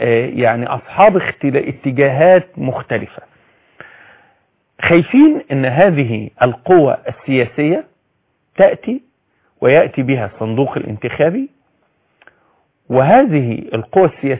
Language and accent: Arabic; Egypt; انا شخص مصري، مواطن مصري، بحب البلد دي